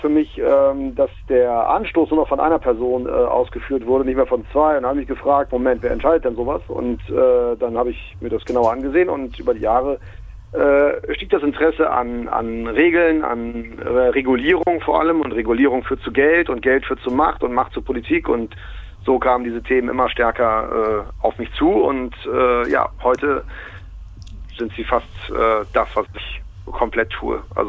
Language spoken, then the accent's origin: German; North Rhine-Westphalia, Germany; Also ich komme aus Köln, also aus der Nähe von Köln und lebe heutzutage in Köln.